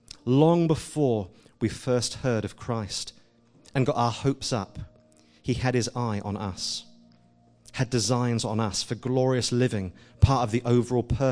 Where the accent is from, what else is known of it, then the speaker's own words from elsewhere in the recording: England, United Kingdom; because we're English, aren't we? Most of us are English